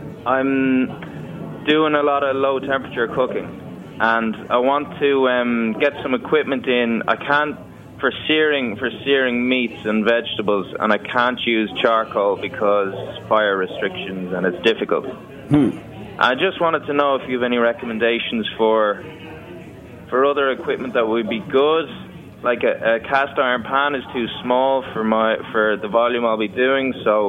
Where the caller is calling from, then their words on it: Dublin, Leinster, Ireland; I'm calling from Dublin, Ireland.